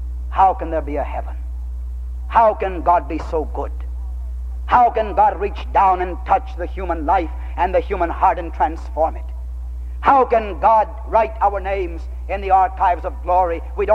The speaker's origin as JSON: {"language": "English", "town": "San Antonio", "region": "Texas", "country": "United States", "tie": "born or raised there"}